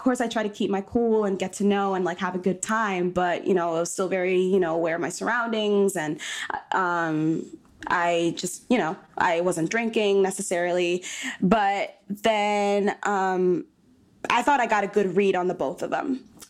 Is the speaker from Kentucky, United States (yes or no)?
no; New York, United States; at least for me, because I'm a New Yorker.